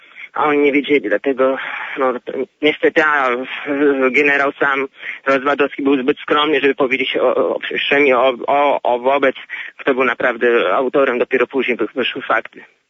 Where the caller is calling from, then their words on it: Masovian Voivodeship, Poland; z Mazowieckiego.